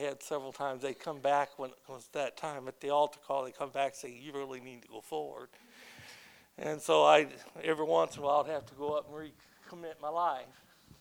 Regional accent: Beloit, Wisconsin, United States; born there; I was born in Beloit, Wisconsin.

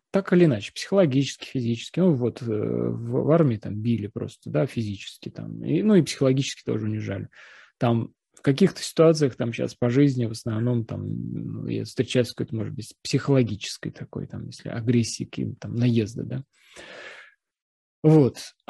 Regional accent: Russia; Вот я россиянин, вы украинка.

